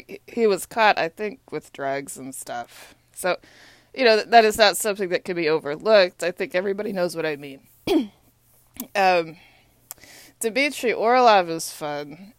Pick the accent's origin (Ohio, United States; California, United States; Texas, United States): Texas, United States; I love hockey. I grew up in Texas. It's so hot there.